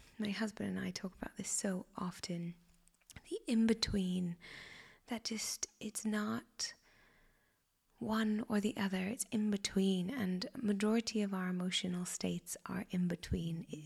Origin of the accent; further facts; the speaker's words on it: Canada; My family are in Canada, I'm Canadian